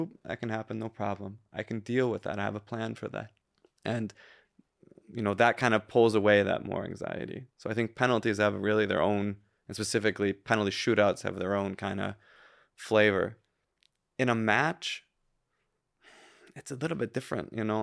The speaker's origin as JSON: {"language": "English", "country": "United States", "said": "Like I just like to in America, as an American, we just like to shoot the shit."}